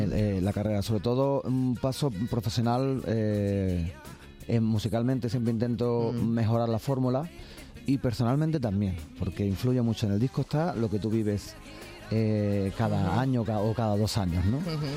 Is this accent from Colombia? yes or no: no; Ayamonte, Andalusia, Spain; Fronterizo, porque soy de Ayamonte, frontera con Portugal.